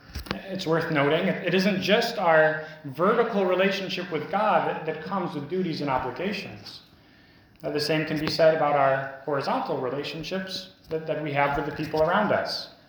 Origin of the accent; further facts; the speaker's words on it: United States; As an American, I can speak about certain obligations that I owe to my countrymen, to my government.